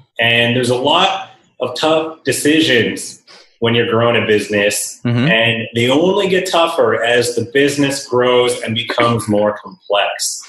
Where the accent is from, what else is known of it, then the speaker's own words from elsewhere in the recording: Golden, British Columbia, Canada; I grew up in the Rocky Mountains of Canada, just beside a small town called Golden of 4,000 people.